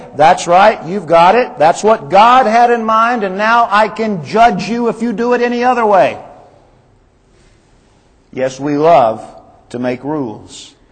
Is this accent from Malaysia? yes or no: no; Woodruff, United States; my old friend growing up in Woodruff, David Schmidt. Growing up, Dave was my best friend